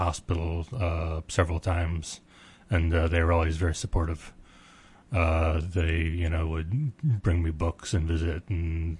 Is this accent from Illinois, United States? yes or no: yes; Illinois, United States; also born or lived in Ohio; Originally from Illinois, and then I lived in Ohio for a while.